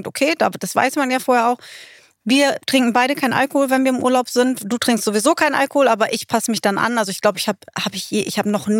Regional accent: Northern Germany, Germany; Ich als Norddeutsche Fall ins Berlinerische.

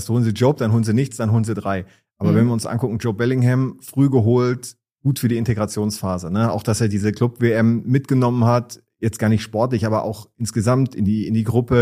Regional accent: Dortmund, North Rhine-Westphalia, Germany; ich als Dortmunder

